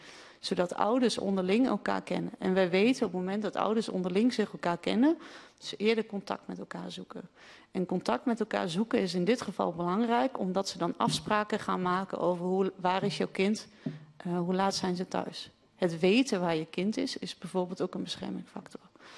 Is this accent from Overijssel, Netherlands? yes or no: yes; Hardenberg, Overijssel, Netherlands; ik kom uit Harderberg